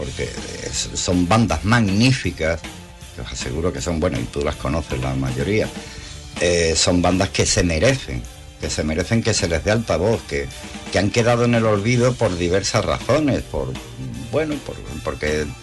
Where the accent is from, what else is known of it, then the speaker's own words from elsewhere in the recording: Cádiz, Andalusia, Spain; Yo entré como ayudante de grafismo en una televisión de mi tierra, de Cádiz, una televisión local.